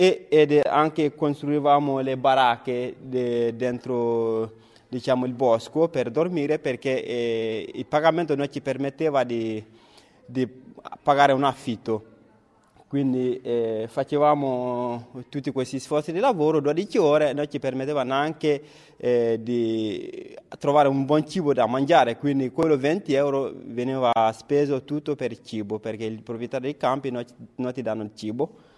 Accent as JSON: {"language": "Italian", "country": "Mali", "second_language": "Italian", "said": "vengo dal Mali."}